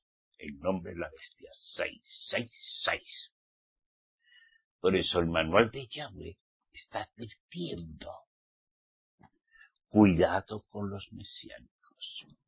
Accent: Basque Country, Spain; born there; Es que soy europeo, ¿saben? Bueno, yo nací en el País Vasco, comprenden.

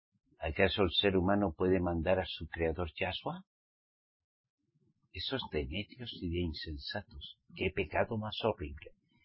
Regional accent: Spain; born there; Yo hablo español y soy español. Al menos nací en España. Mi mamá me parió en España.

